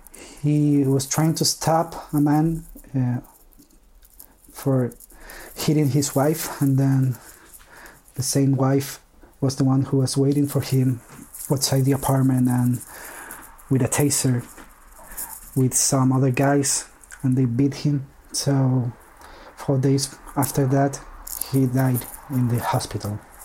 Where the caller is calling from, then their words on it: Chile; I'm calling from Chile.